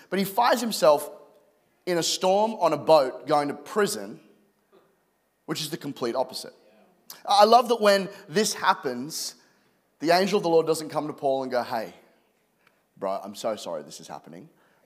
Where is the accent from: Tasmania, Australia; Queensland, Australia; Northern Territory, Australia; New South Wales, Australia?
Queensland, Australia; Brisbane; I'm from Brisbane and I am married to a lovely lady called Anna.